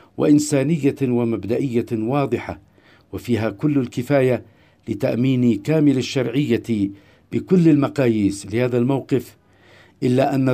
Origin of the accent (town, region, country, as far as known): Yemen